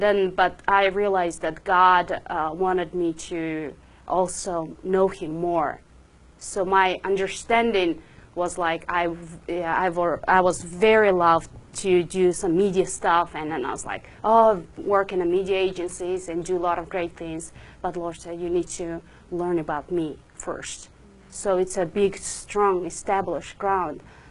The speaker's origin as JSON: {"language": "English", "country": "Mongolia", "second_language": "English", "moved": "as an adult", "said": "And I'm from Mongolia. If you remember, Mongolia is a very small country between Russia and China."}